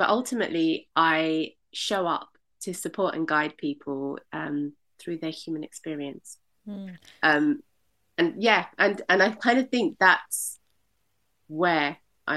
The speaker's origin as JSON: {"language": "English", "region": "London", "country": "United Kingdom", "tie": "born or raised there", "said": "We grew up in East London, so there was this sense of connection and community."}